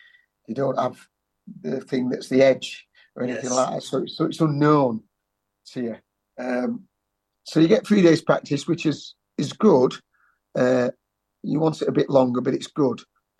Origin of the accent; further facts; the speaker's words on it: Sheffield, Yorkshire and the Humber, United Kingdom; and I'm from Sheffield, so I thought, something's got to help me.